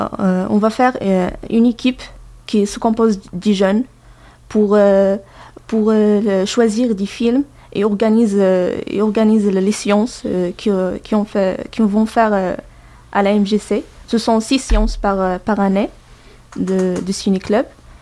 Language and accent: French; Tiznit, Souss-Massa, Morocco; French is a second language; now in Manosque, France; Je suis d'origine de Tiznit, à Maroc. Une petite ville au sud du Maroc. Je viens à Manosque pour effectuer un service civique de 5 mois au sein de la MJC.